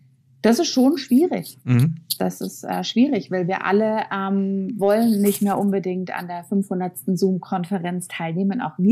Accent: Germany; Und wir als Deutsche haben da teilweise ein bisschen Probleme, das sozusagen aufzunehmen

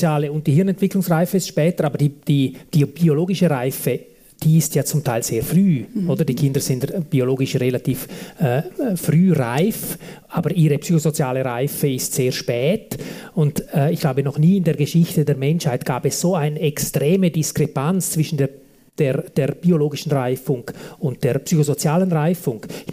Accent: Davos, Graubünden, Switzerland; Ich bin in Davos aufgewachsen, in einem Dorf, heute eine Stadt, damals etwas kleiner, in Davosdorf, das ist eine kleine Gemeinschaft

